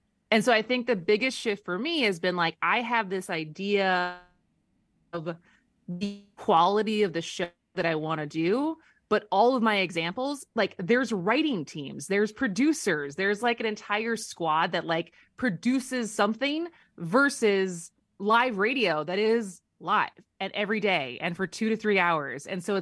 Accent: Madison, Wisconsin, United States; So I'm from Madison. So this is a little bit of a homecoming for me because I grew up in the the West Side, Nacoma area. So by Monroe Street.

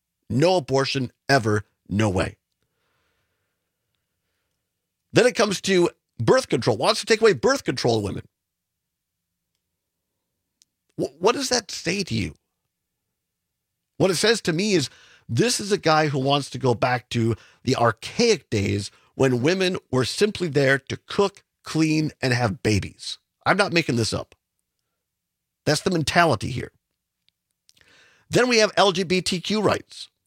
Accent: Richland Center, Wisconsin, United States; born or raised there

